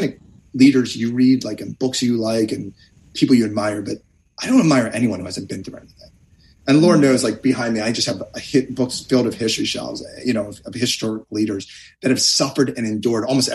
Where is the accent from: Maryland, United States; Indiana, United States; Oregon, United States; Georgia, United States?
Maryland, United States; Baltimore; I'm from Baltimore, so I talk about him and the Ravens a lot.